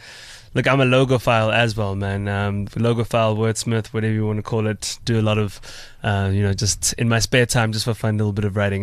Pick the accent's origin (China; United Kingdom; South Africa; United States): South Africa; Soweto, Gauteng; I grew up in Soweto and Protea North